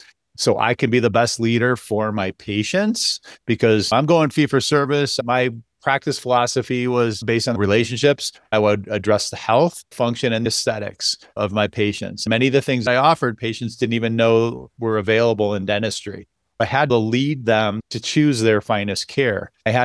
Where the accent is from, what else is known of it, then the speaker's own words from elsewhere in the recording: Chicago, Illinois, United States; Next year it's downtown Chicago, which I can't wait. That's where I grew up. That's my hometown.